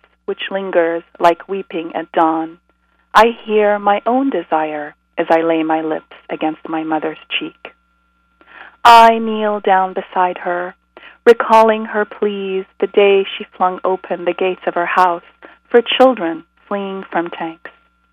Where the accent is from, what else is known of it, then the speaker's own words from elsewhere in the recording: Kuwait; I was born in Kuwait, and to, you know, in the midst of a large Palestinian expat community